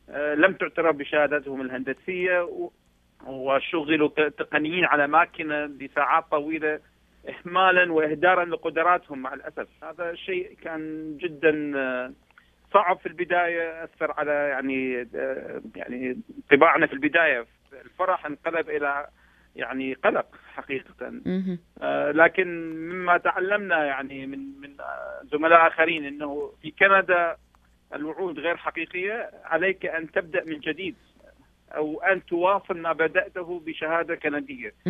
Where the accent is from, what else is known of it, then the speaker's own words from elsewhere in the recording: Iraq; moved away as an adult; now in Canada; لكن الظروف السياسية جعلت المستحيل أن يقبلوني أو يقدموا لي هذه الفرصة كعراقي